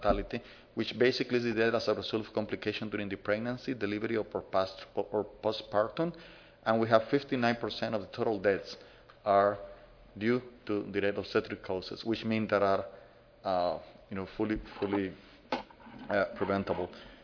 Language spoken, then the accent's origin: English; Nicaragua; English is a second language; I'm from Nicaragua.